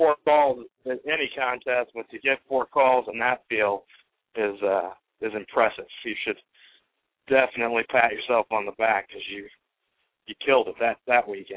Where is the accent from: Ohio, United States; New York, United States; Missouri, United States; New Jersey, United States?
Missouri, United States; also born or lived in Kansas City; now in Washington, United States; We're from Missouri originally. Before I moved to D.C., I lived in Kansas City